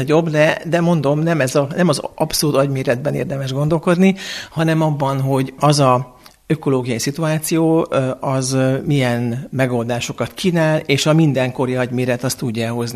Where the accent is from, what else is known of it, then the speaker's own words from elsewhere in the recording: Budapest, Hungary; Egyrészt nem Budán születtem, hanem Budapesten, illetve pesti oldalon, tehát hogy mondom, mi a tisztviselőtelepen laktunk.